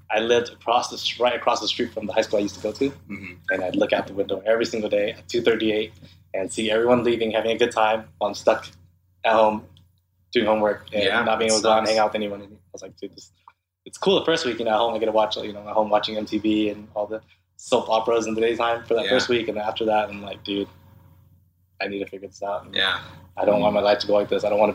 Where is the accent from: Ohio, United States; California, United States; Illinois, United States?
California, United States; Westminster; I'm born and raised in Orange County, Westminster. Okay. To be exact, born in 1984, grew up my entire life in that community. I still live in the Orange County area.